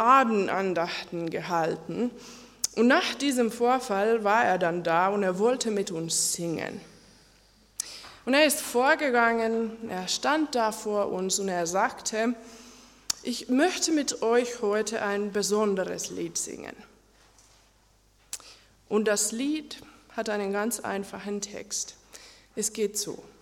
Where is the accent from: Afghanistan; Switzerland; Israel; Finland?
Finland; Ich komme aus Finnland, also war es für mich auch eine Herausforderung, den Namen richtig auszusprechen